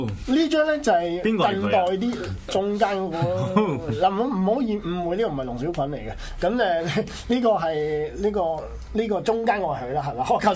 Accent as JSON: {"language": "Cantonese", "country": "Hong Kong", "said": "即係我覺得啊，作為香港人啦，即係有啲節日咁啊，盡情去玩啦"}